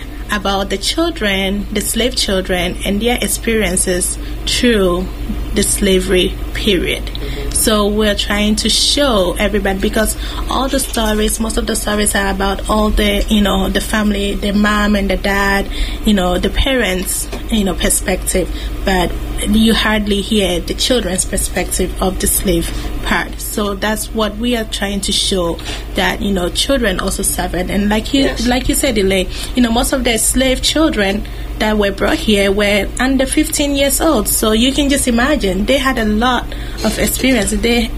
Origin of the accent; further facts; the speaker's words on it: Ghana; like I said, growing up in Ghana